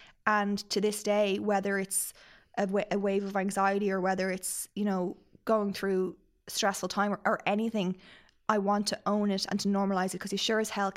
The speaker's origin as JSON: {"language": "English", "country": "Ireland", "said": "No, and I don't think we're good at that as Irish people as well."}